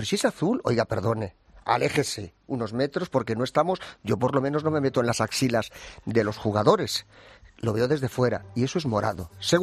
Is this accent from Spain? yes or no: yes; Talamanca de Jarama, Community of Madrid, Spain; Talamanca de Jarama.